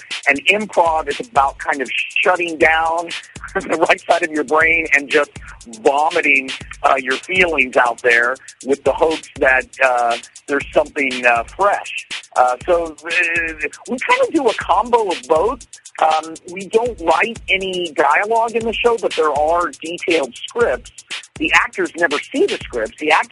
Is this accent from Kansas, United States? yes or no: yes; Kansas, United States; I'm from Kansas, and so a lot of the history of the Wild West is folded into the show.